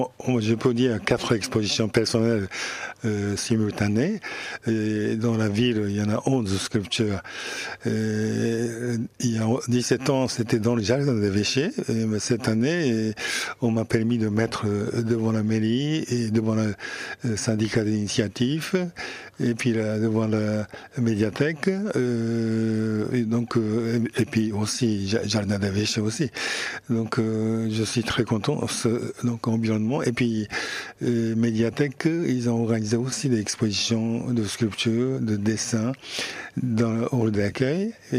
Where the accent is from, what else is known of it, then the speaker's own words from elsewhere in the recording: Niigata, Japan; born there; French is a second language; Je suis né à la ville qui s'appelle Niigata. C'est où je suis né, c'est à 30 km de la mer et 10 km, 20 km de la montagne. Donc je suis né entre la mer et la montagne.